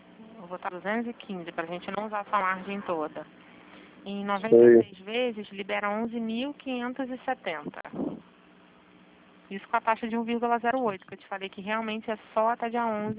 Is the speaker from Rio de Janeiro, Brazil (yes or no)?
yes; Rio de Janeiro, Brazil; eu sou do Rio, eu fico aqui no México.